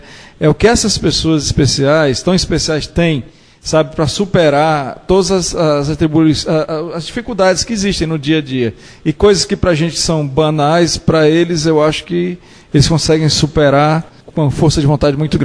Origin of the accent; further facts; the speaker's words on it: Ceará, Brazil; Sou cearense.